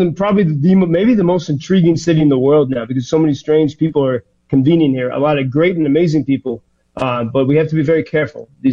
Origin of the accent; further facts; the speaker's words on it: Ireland; I'm an Irishman.